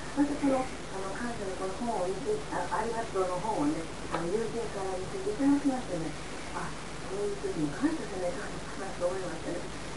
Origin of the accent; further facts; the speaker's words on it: Kyoto, Japan; 京都から参りました